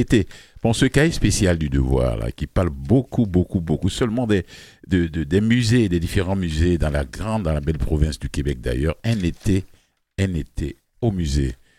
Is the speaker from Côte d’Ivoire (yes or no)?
yes; Côte d’Ivoire; Ouais, dans mon pays d'origine, en Côte d'Ivoire.